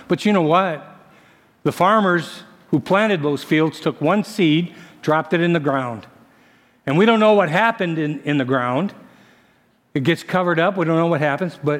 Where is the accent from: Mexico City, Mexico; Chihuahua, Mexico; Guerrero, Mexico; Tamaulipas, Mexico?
Chihuahua, Mexico; Guadalupe; Again, I'm from Guadalupe, Distrito Bravo, Chihuahua, Mexico.